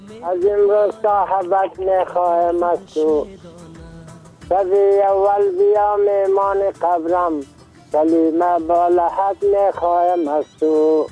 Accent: Dasht-e Safid, Bamyan, Afghanistan; قریه ما دشت سفید، ولسوالی ما کامل، ولایت ما بامیان. یعنی خودم … در سنجی 83 ساله

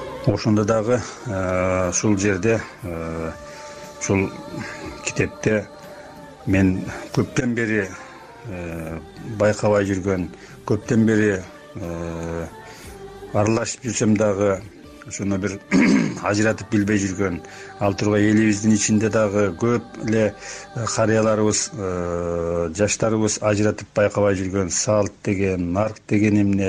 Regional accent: Jalal-Abad Region, Kyrgyzstan; Токтогул районунун Саргамыш деген алыскы тоолуу райондорунун арасында тоолуу шартта жашадым да, ошол жерде чоңойдум.

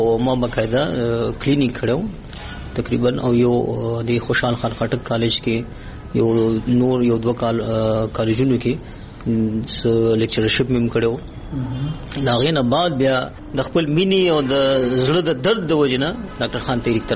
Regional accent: Taru Jaba, Khyber Pakhtunkhwa, Pakistan; زه د تارو جبې سره تعلق ساتم او هلته پیدا شوم او لوی شوی، او تقریبا په پېښور، سوات دغه علاقې دي.

